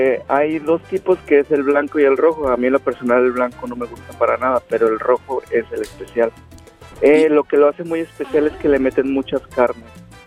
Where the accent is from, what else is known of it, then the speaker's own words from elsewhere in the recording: Guadalajara, Jalisco, Mexico; Soy de Guadalajara.